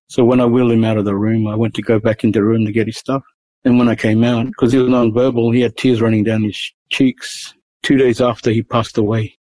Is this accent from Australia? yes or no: yes; Townsville, Queensland, Australia; born there; I was born in Townsville, in Bindal country, and my parents come from the Torres Straits. Blood ties is with Mobiag, Gebar, Tudu, Yam Island. Those are the main islands where my family generate from